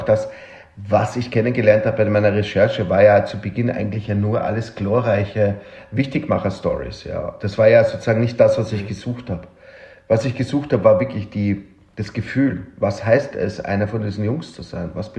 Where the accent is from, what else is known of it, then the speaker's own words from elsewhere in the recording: Vienna, Austria; now in Berlin, Germany; mein Background aus Wien